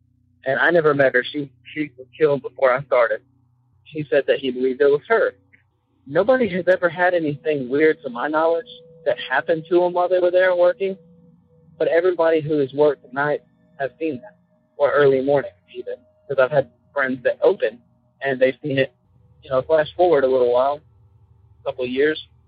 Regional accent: Alabama, United States; I'm from Alabama.

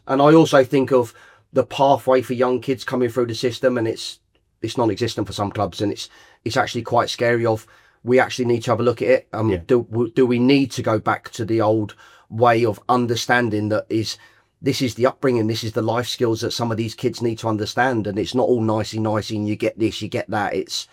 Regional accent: Watford, East of England, United Kingdom; Yeah, so I was a young lad growing up in Watford.

